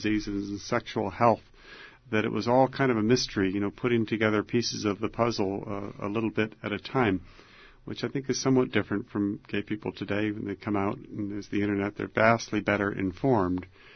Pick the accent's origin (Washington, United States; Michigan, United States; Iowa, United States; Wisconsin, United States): Iowa, United States; Iowa City; I grew up in Iowa City near a college campus, so anti-war protests and civil rights marches were part of my childhood.